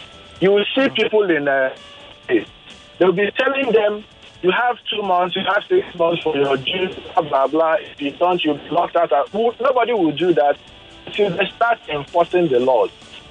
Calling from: Lekki, Lagos, Nigeria; I'm from Lekki as well.

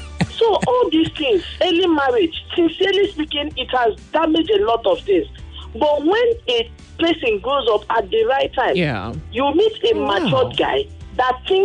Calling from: Lagos, Nigeria; I'm calling from Okwafo along Badagry Expressway, Candid Estate.

